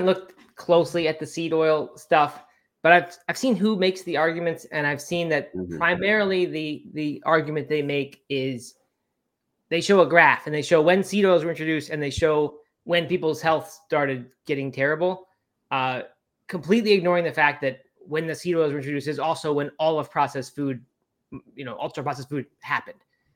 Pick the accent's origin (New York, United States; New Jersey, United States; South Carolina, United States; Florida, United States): South Carolina, United States; They bought a 60-acre former cattle ranch in South Carolina, my home state.